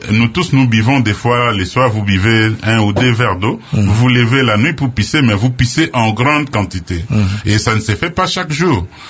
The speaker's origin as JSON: {"language": "French", "country": "DR Congo", "said": "chez nous, en République démocratique du Congo, en Afrique centrale en général"}